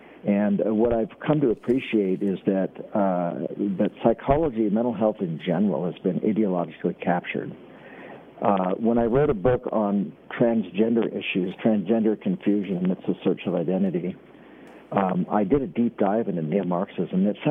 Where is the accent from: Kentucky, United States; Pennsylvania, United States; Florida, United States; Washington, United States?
Washington, United States; now in Arizona, United States; We fled Washington State. I say I'm a refugee from Washington State, now living in Arizona.